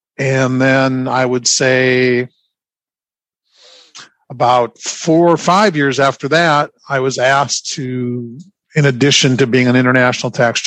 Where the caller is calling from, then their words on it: Florida, United States; also born or lived in Wisconsin; I'm in sunny, relatively warm Florida, where it's 61 balmy degrees this morning.